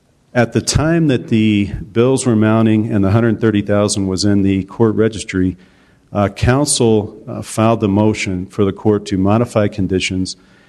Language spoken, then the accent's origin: English; Albuquerque, New Mexico, United States; I'm from Albuquerque, New Mexico